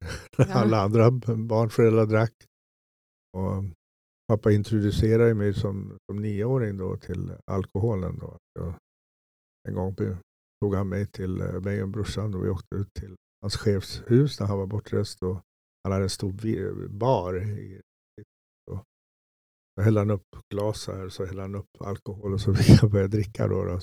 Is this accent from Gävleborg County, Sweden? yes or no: no; Stockholm, Stockholm County, Sweden; also born or lived in Solna / Turku, Finland; 7-åring och sådär, när jag hade blivit mobbad ganska mycket i Stockholm här jag växte upp. Jag föddes i Stockholm, eller i Solna. Sen flyttade min familj till Åbo, eller pappa skickade mamma och mig till Åbo.